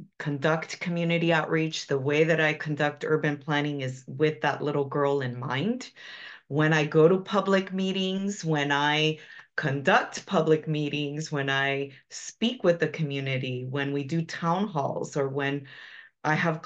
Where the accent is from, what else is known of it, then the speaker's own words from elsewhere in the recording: El Salvador; Well, certainly the small town atmosphere of where I grew up, as you mentioned, a lot of clean green spaces, healthy air, you know, just a very wholesome environment.